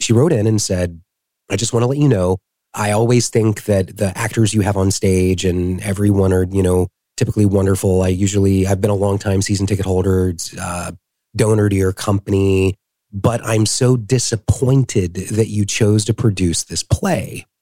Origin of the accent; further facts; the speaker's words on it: Jacksonville, Florida, United States; I grew up in Jacksonville.